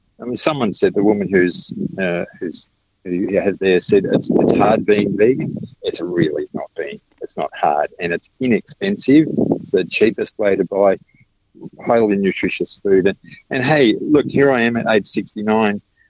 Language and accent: English; Queensland, Australia; we're actually from Queensland. We're travelling here in Victoria now